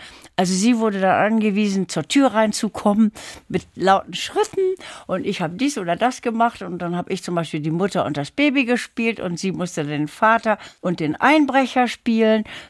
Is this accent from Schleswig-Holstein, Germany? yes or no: yes; Lübeck, Schleswig-Holstein, Germany; Ich bin in Lübeck aufgewachsen. Da waren meine Eltern nach dem Zweiten Weltkrieg gelandet.